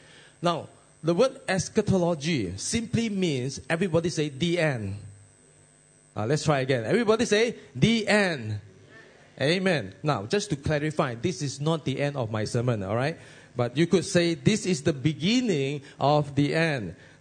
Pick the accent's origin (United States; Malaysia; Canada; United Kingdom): Malaysia; Sandakan, Sabah; first language Cantonese; English is a second language; I'm a Cantonese guy, okay? I'm from Sandakan, a little, they call it a little Hong Kong, okay? A small town in Sabah.